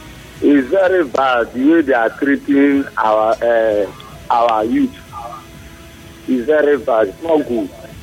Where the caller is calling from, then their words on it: Port Harcourt, Rivers, Nigeria; I'm calling from Port Harcourt.